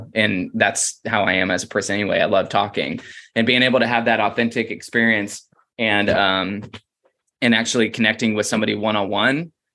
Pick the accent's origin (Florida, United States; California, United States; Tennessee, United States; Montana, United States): Florida, United States; moved away; Like, I'm from Florida. You know, I've been arrested for weed 3 different times.